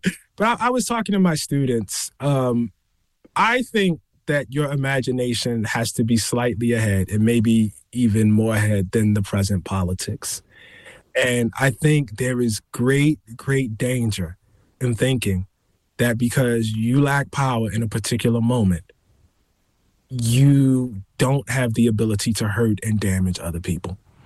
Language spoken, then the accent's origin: English; United States; But the point I would make is that I am responsible as an American